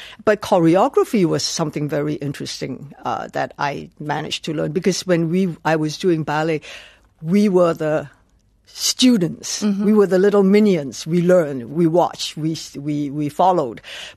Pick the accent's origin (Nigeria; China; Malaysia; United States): Malaysia; English is a second language; now in London, United Kingdom; Because I come from Malaysia